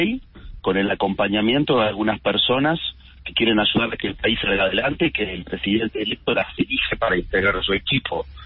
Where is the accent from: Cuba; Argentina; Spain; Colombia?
Argentina; Buenos Aires Province; Sí quiero, como un bonaerense